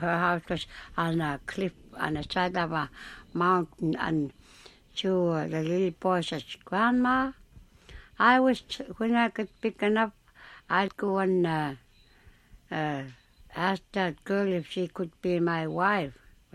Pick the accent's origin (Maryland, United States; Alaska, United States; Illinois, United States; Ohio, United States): Alaska, United States; Bethel; I'm from Bethel.